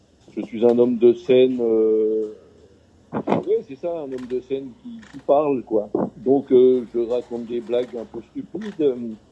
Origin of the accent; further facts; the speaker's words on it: Switzerland; moved away as an adult; now in Paris, France; je suis parti de Suisse en étant bûcheron et je suis arrivé à Paris.